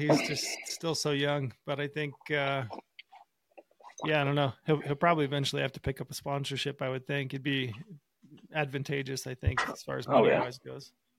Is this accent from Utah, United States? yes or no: yes; Utah, United States; Chris has got a deer tag in my home state of Utah